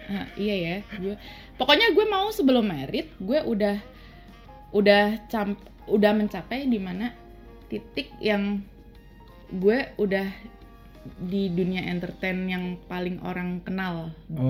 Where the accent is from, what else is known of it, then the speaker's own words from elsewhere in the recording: Java, Indonesia; Jadi, di mana gue dari Jawa sih sebenarnya